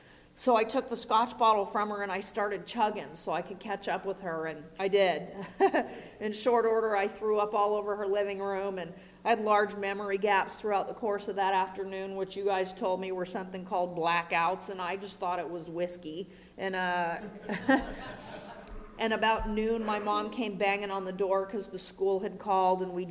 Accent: Manhattan Beach, California, United States; And I was raised in Manhattan Beach. It's a little upper middle class beach community that way, a little way.

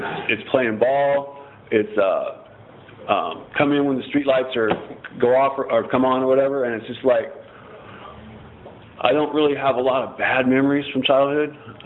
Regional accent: Bakersfield, California, United States; also born or lived in Fresno; Actually, I was born in Fresno, raised in Bakersfield.

